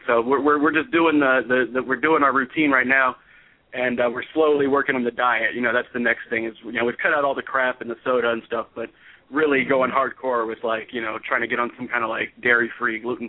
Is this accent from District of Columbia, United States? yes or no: yes; Washington, District of Columbia, United States; Hey, I'm from D.C., and it's a really pleasure to be talking to you guys.